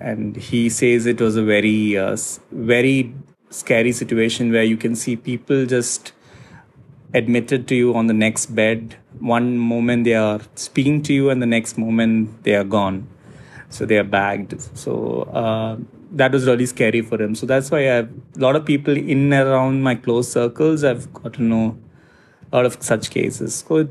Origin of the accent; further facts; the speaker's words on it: Kerala, India; now in Bangalore, India; since I hail from Kerala, and I had gone home for Easter in the month of April's beginning.